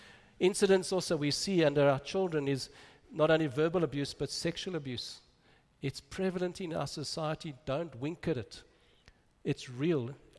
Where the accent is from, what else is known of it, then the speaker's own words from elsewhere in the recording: South Africa; I remember the early days growing up in South Africa